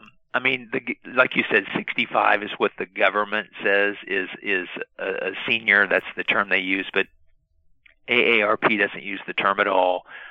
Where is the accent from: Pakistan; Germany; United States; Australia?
United States; Kansas; now in Norman, United States; No, I grew up in Kansas, in southeast Kansas, a little tiny town, and went to college at Kansas State.